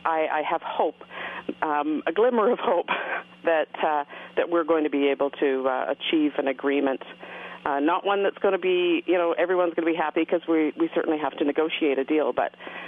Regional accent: British Columbia, Canada; As a British Columbian, there's recognition that there's more energy to be needed.

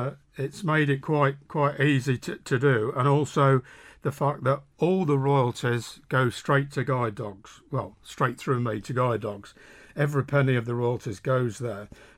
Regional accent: Birmingham, West Midlands, United Kingdom; And so it's all about growing up in Birmingham in the 1970s.

